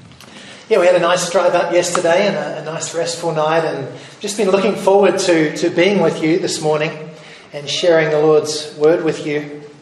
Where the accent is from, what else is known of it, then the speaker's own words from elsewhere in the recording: Eastbourne, Wellington, New Zealand; I'm a New Zealander. And that means I lived close to the beach. I grew up in Eastbourne, down in Wellington.